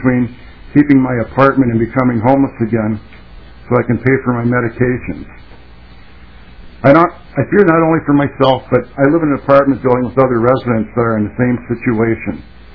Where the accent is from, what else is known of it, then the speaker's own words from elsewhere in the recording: St. Paul, Minnesota, United States; I grew up here in St. Paul. … Specifically, I'm from the West 7th Street area. I went to Monroe High School, and I am a lifelong resident of Minnesota.